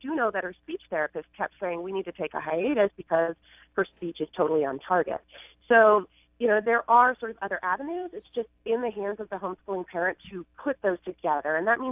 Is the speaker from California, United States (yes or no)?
no; Indiana, United States; So I grew up in Indiana, and my sister had special needs.